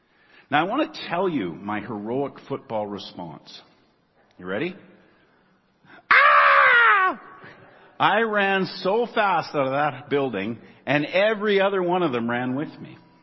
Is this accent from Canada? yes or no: yes; Prince George, British Columbia, Canada; Now, I grew up in Prince George, and we may not have been known as the most spiritual people in the world.